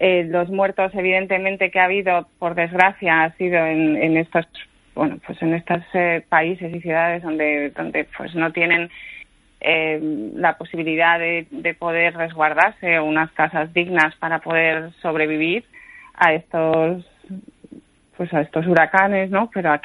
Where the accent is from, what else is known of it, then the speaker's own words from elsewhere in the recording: Villalba, Community of Madrid, Spain; moved away; Soy de Madrid, de un pueblo de la Comunidad de Madrid, de Villalba, y deseando volver a España todos los días.